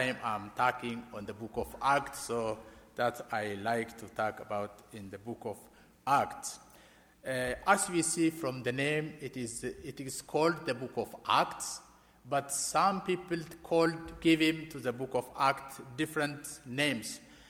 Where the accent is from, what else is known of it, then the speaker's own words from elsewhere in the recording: Ethiopia; As my brother Pastor Kui said, I am from Ethiopia.